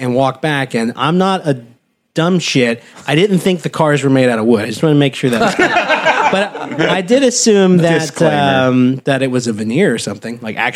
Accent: Hot Springs, Arkansas, United States; There were a couple of Woodies on the lake where I grew up down in Hot Springs

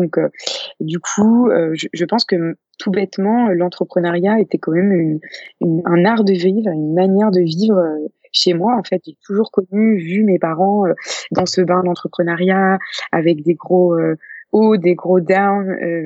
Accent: Auray, Brittany, France; now in Bordeaux, France; moi, je suis originaire du côté de Vlaine, de Auray précisément, dans le Morbihan. Donc je suis vraiment bretonne pure blanche, même si bah, maintenant j'ai migré à Bordeaux depuis 10 ans.

